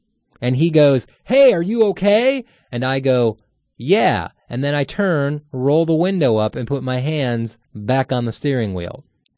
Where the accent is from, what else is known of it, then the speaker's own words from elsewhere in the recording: Midwest, United States; now in San Francisco, United States; I grew up in the Midwest. I had a fascination with deserts because out there it's just corn and narrow thinking.